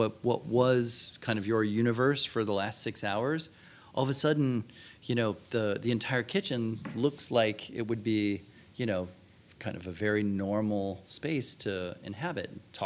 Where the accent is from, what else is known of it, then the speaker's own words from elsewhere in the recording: Cincinnati, Ohio, United States; Growing up in Cincinnati, I was about 2 hours away from Bloomington, and that seemed like a far away place.